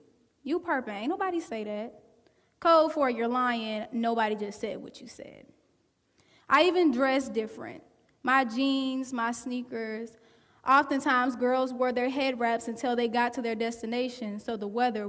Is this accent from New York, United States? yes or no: no; Cincinnati, Ohio, United States; I come from Cincinnati, Ohio, and I went to school in the inner city, or what some consider the hood. We talk different in my city.